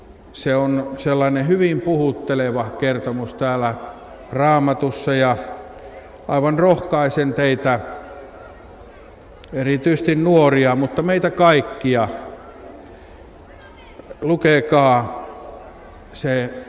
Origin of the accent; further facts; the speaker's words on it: North Ostrobothnia, Finland; Siellä meillä päin Pohjois-Pohjanmaalla oli aivan tavallista vielä 60-luvulla